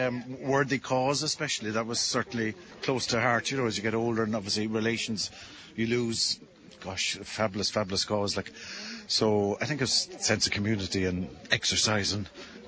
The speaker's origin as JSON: {"language": "English", "town": "Limerick", "region": "Munster", "country": "Ireland", "lives_now": "Dublin, Ireland", "said": "Living in Dublin from Limerick. Dad was originally Letterkenny"}